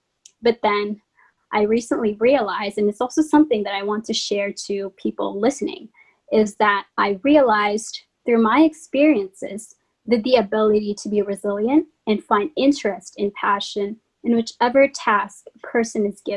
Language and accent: English; Philippines; growing up in the Philippines, I have experienced the effects of climate change